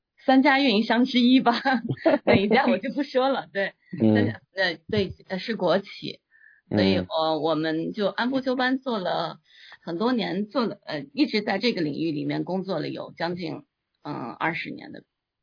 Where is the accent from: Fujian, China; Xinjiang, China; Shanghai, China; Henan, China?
Shanghai, China; moved away as an adult; now in Seattle, United States; 我是2017年来到西雅图的，我从上海过来。